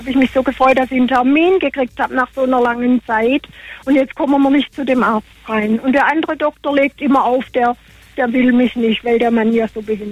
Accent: Baden-Württemberg, Germany; Ich bin in Uffringen geboren, ich bin ein Schwabe

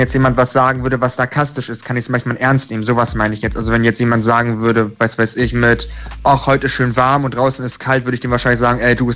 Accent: Bremen, Germany; born there; Ich bin in Bremen geboren.

